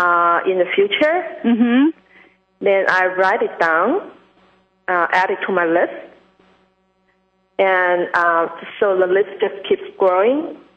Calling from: New York City, New York, United States; I'm calling from New York City.

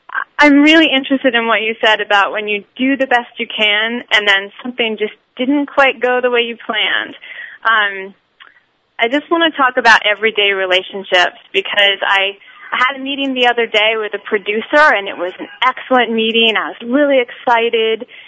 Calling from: New York City, New York, United States; I'm calling from New York City, so I apologize if there's any extraneous sirens or whatnot.

